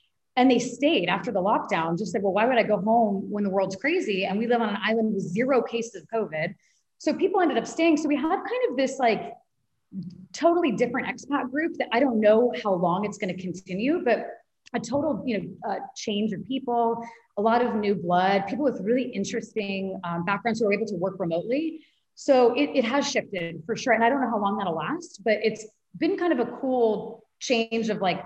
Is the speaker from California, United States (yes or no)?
yes; Sacramento, California, United States; So we're both from Sacramento area originally.